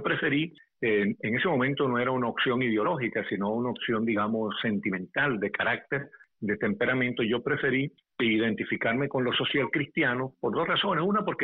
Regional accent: Caripe, Monagas, Venezuela; Entonces yo soy de Caripe, y los que somos de Caripe siempre estamos muy orgullosos de nuestro pueblo.

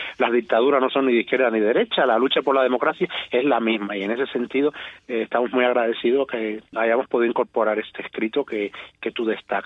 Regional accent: Cuba; todos somos cubanos dentro y fuera.

